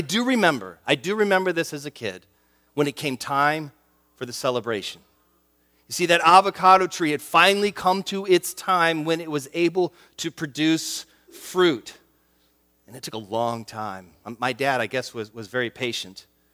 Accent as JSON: {"language": "English", "town": "Orlando", "region": "Florida", "country": "United States", "tie": "born or raised there", "said": "but where I grew up in Florida, Central Florida, in Orlando, we had an avocado tree."}